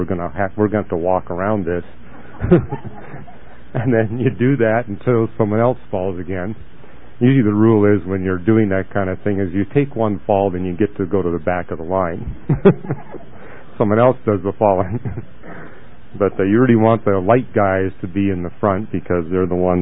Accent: British Columbia, Canada; but I grew up in British Columbia. British Columbia is a place where you got glaciers everywhere.

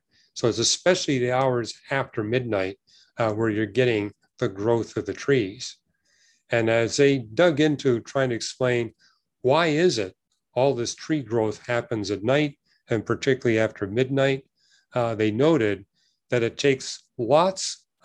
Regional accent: British Columbia, Canada; growing up in British Columbia, I learned this when I was in grade two, because after all, forestry at that time was the number one industry of British Columbia.

